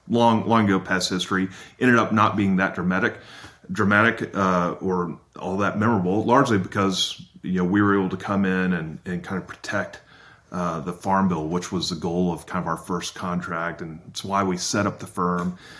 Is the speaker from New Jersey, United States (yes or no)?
no; Lubbock, Texas, United States; also born or lived in Amarillo; And I grew up in Lubbock and Amarillo, father was in banking, studied ag economics at Texas Tech University, go Red Raiders.